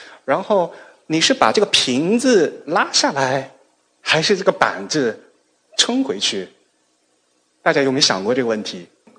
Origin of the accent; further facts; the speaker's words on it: China; 然后呢美国人做的图像我们中国人也可以看，对吧？